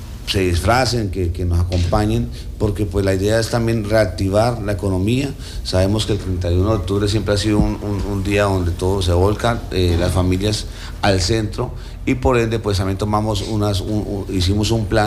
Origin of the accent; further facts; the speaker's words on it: Colombia; nosotros como colombianos siempre aprovechamos ese espacio